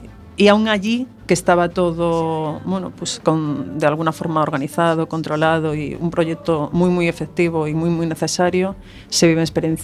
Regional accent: Carballo, Galicia, Spain; now in A Coruña, Spain; De Carballo. Bueno, realmente de un pueblecito de Carballo. Mi padre es de las afueras de Carballo, de Entrecruces. Uh-huh. Mi madre es de Carballo, entonces me he criado en ambos sitios. Ahora vivo en Coruña, uh-huh. Estoy empadronada aquí, pero nacida en Carballo.

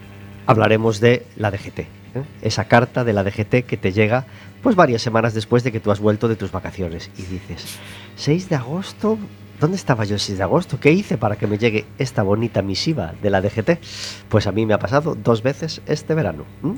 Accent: Portugal; Mirad que yo vengo de Portugal

